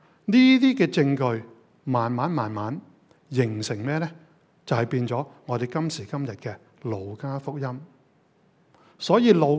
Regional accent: China; 我中国人

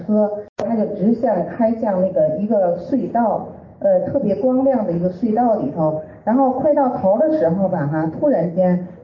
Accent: Tianjin, China; 我是天津的，中国天津。

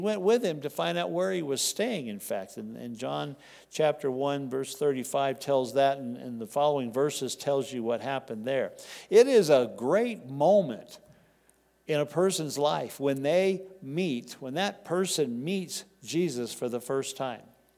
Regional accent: Texas, United States; Remember, I'm from Texas, so we didn't speak much Greek back there.

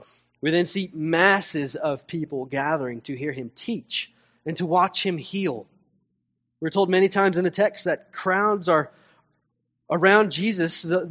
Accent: Tennessee, United States; Well, I grew up in Tennessee, and there my family always had a pretty massive garden.

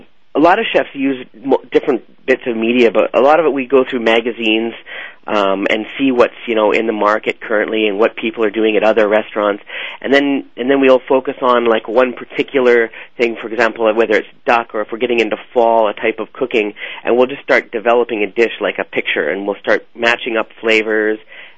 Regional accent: British Columbia, Canada; Well, I'm from British Columbia, Canada.

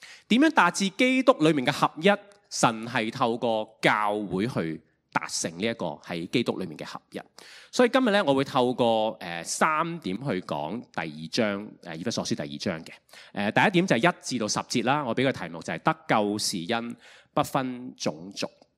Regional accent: Hong Kong; born there; 咁佢本身係農民嚟嘅，即係佢細個嘅時候係耕田，但係嚟到香港之後咧，就我喺香港出世啦。咁所以原來呢個身份叫農民工第二代。咁咧細個嘅時候我阿嫲咧就都同我講廣東話嘅，但係佢係客家人嚟嘅，所以咧我就識聽少少

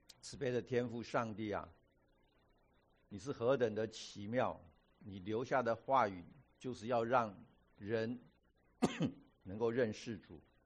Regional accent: China; 这个跟现在一样啊，我们中国人吃饭有 有座位讲究的哈

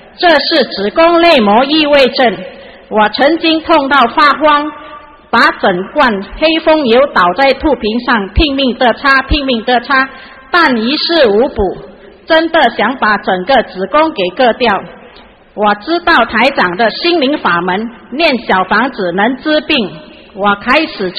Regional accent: Perak, Malaysia; 我是来自马来西亚霹雳巴干车来的

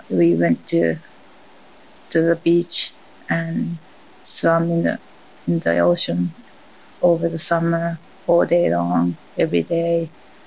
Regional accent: Japan; moved away as an adult; now in Canada; I'm from Japan. I came to this community of Canada in 2009 with a Canadian husband and a one-year-old boy. Actually, my husband and I spent 10 years in Japan

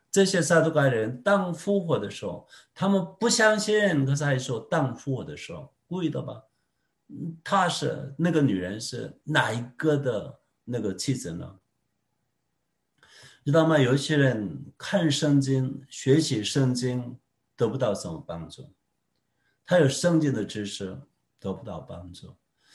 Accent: South Korea; first language Korean; Chinese is a second language; 我的母语是韩语啊

